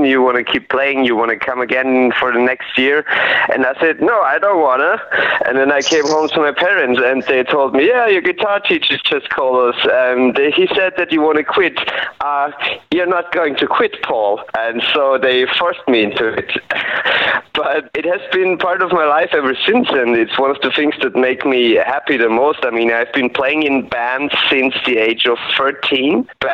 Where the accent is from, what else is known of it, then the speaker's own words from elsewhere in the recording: Graz, Styria, Austria; I actually was born and raised in Graz, which is the capital of Styria, a southern county in Austria. And it's the so-called second largest city, which means it has only got 300,000 inhabitants.